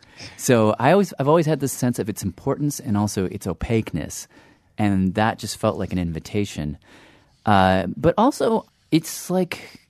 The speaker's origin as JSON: {"language": "English", "country": "United States", "said": "it just felt like I really need to understand what's happening in there as an American and also as a storyteller."}